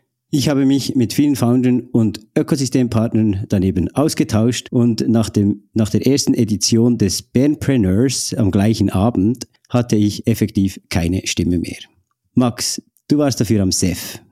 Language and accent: German; Bern, Switzerland; natürlich als Berner